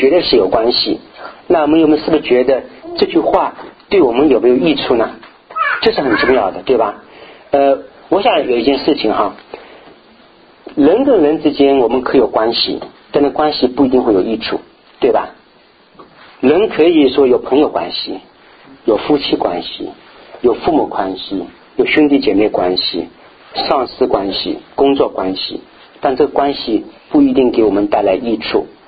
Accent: Zhejiang, China; 我是浙江的，江浙地区的

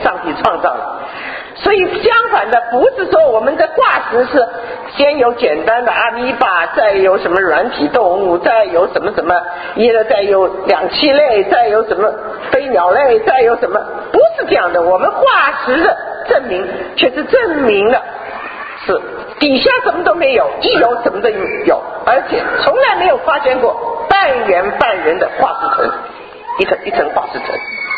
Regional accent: China; 因为我们特别是从大陆来的啊，我不知道我们这里有多少从大陆来

